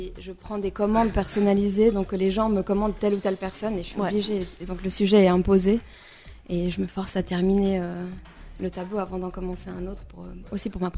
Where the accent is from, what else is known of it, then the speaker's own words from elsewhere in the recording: Switzerland; Je suis née d'une mère allemande et d'un père irlandais. J'ai grandi en Suisse.